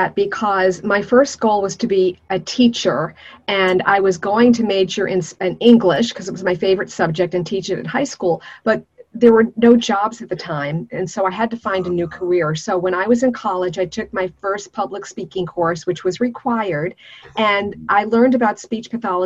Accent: Brooklyn, New York, United States; also born or lived in Germany / North Carolina / Oklahoma; I grew up in a military family, so even though we're from Brooklyn, I lived in Germany twice, in North Carolina, Oklahoma, et cetera. So I didn't have a thick Brooklyn accent.

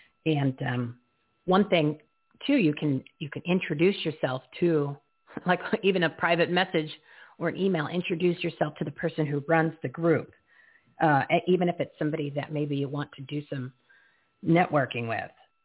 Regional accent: New Jersey, United States; and of course, you know me, I'm from Jersey too

